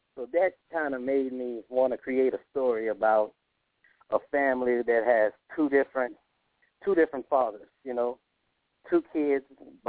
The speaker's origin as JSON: {"language": "English", "town": "Crowley", "region": "Louisiana", "country": "United States", "lives_now": "Lake Charles, United States", "said": "I'm from Crowley, Louisiana. I currently stay in Lake Charles, Louisiana, you know."}